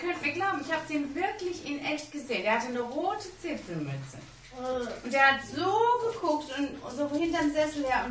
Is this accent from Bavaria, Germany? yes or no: no; North Rhine-Westphalia, Germany; Und ich komme ja da aus der Nähe von Köln.